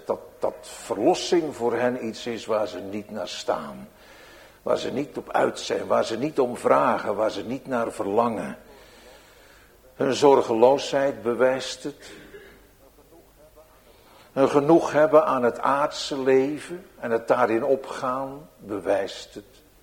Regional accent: Rotterdam, South Holland, Netherlands; born there; Ik had het over Rotterdam en ik heb dat alles meer gezegd in mijn geboortestad.

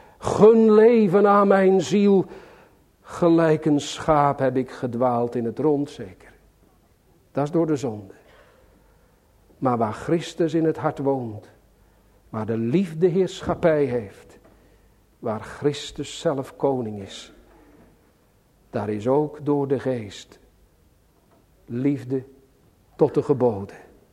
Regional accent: Sliedrecht, South Holland, Netherlands; born there; In Sliedrecht, mijn geboorteplaats

